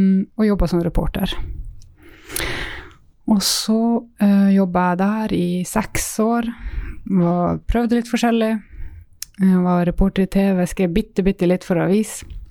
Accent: Alta, Finnmark, Norway; Ja, jeg er fra Alta.

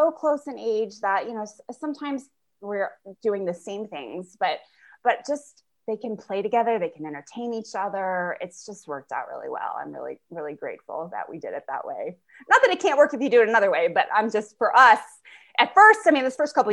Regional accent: Pennsylvania, United States; Let me tell you, like, I'm from Pennsylvania, and being from Pennsylvania, there's no such thing as a proud Pennsylvanian bumper sticker.

